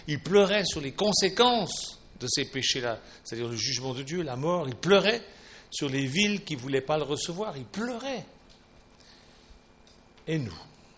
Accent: Switzerland; comme on dit, par chez nous en Suisse

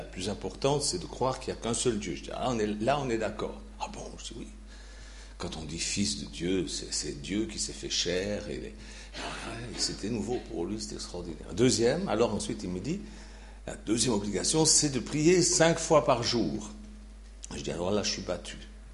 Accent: Switzerland; je suis suisse et je sais encore compter.

